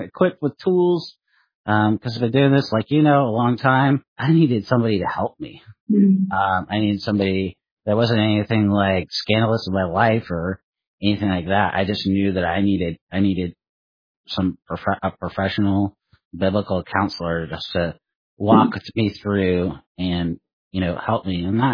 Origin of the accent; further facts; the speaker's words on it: California, United States; now in Oregon, United States; being Californian now here in Oregon.